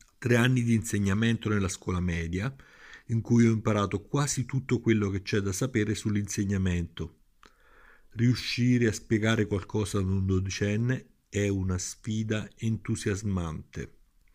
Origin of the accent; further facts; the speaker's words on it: Palermo, Sicily, Italy; Sono nato a Palermo in una torrida notte di maggio e le prime cose che ho visto e sentito sono i colori e i profumi esasperati della mia città e terra, Palermo e la Sicilia.